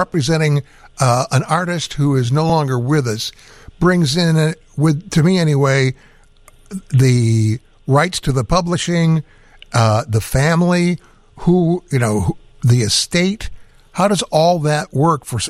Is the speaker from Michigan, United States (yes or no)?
yes; Detroit, Michigan, United States; Man, I love … They're from my hometown.